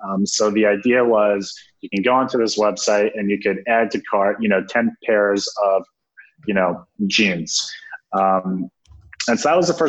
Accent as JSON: {"language": "English", "region": "New Jersey", "country": "United States", "tie": "born or raised there", "said": "in where I grew up in New Jersey."}